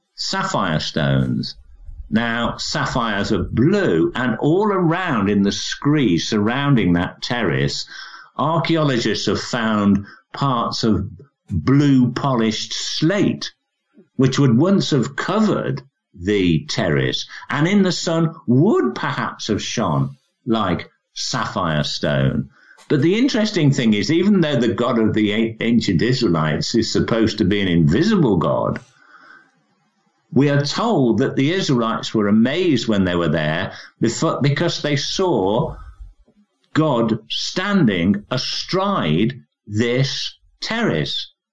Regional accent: Birmingham, West Midlands, United Kingdom; My hometown is Birmingham, in not the one in Alabama, the Birmingham in the center of England. It's England's second biggest city.

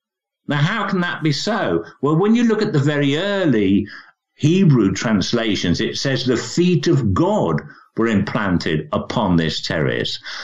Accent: Birmingham, West Midlands, United Kingdom; My hometown is Birmingham, in not the one in Alabama, the Birmingham in the center of England. It's England's second biggest city.

